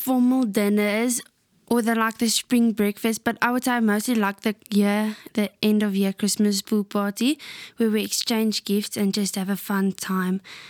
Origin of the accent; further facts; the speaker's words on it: Trompsburg, Free State, South Africa; So I'm from a farm close to Tromsburg, Jochensfontein, and I live about 150 kilometers away from Bloem.